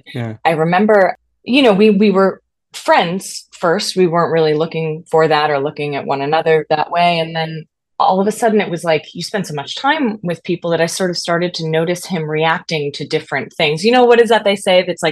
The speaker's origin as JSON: {"language": "English", "region": "Massachusetts", "country": "United States", "tie": "born or raised there", "said": "I was born in Massachusetts. Oh, okay. I was Massachusetts. And so I actually grew up on the East Coast."}